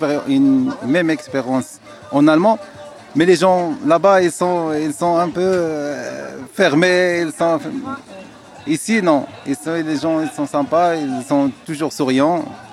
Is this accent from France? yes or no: no; Morocco; now in Brussels, Belgium; Les gens se sentent ici comme chez nous, au Maroc.